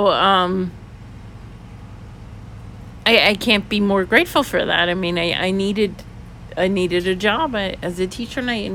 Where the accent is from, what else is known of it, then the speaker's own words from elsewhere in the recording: New York, United States; I ended up becoming a high school math teacher here, where I live now in Florida. I'm from New York.